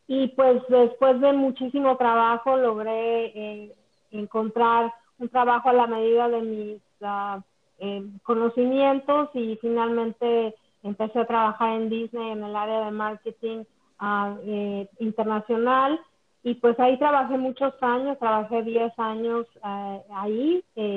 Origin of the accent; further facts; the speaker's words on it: Mexico; moved away as an adult; now in Orlando, United States; Soy originalmente de México, toda mi vida la viví en México, trabajé para empresas muy importantes, pero un día conocí a mi esposo, que es cubano, y él vive aquí en Orlando, así que pues nos casamos y me vine a vivir